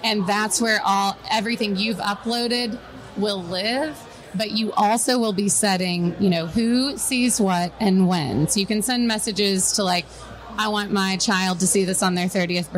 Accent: Texas, United States; We're from Texas.

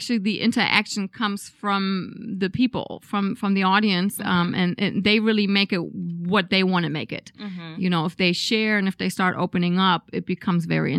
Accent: Berlin, Germany; English is a second language; I'm originally from Berlin, Germany.

